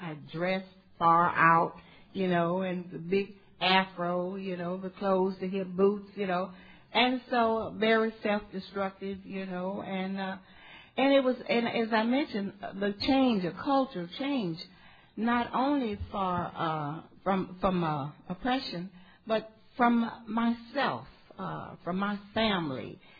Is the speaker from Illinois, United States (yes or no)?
yes; Chicago, Illinois, United States; also born or lived in Cleveland, Ohio; But I'm from Cleveland, Chicago. Chicago is my home. That's where I did my drinking, south side of Chicago. You've heard … talk about south side of Chicago. Well, that's where I'm from. That's where I was raised.